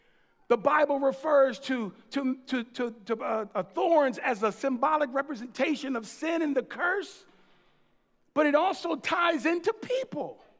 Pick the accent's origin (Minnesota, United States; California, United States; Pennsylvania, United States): Pennsylvania, United States; Philadelphia; I'm from Philly, right?